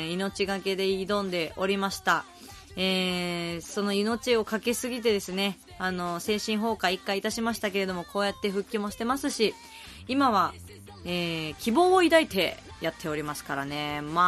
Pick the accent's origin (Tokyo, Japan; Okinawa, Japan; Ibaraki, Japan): Tokyo, Japan; Setagaya; 私の地元でもあります、世田谷区の下北沢ガーデンで、